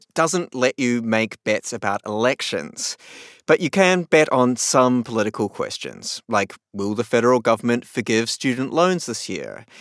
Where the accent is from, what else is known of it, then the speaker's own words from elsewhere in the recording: New Zealand; actually in my home country, in New Zealand.